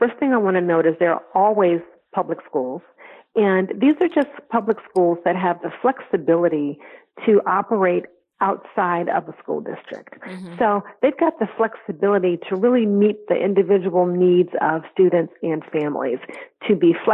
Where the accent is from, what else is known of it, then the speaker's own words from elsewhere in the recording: Connecticut, United States; That our kids are struggling, especially in the state of Connecticut, which is my hometown, yeah.